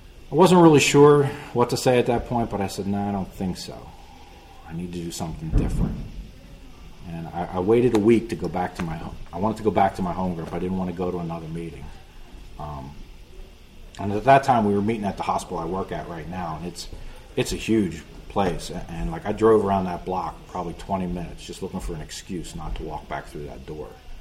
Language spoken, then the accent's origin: English; Philadelphia, Pennsylvania, United States; Like, I grew up in Philly, and, like, that kind of shit didn't happen, man.